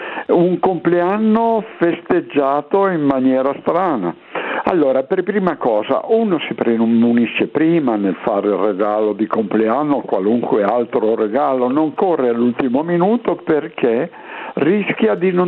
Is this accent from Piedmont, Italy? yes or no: yes; Piedmont, Italy; io sono piemontese, quindi è la patria dell'aglio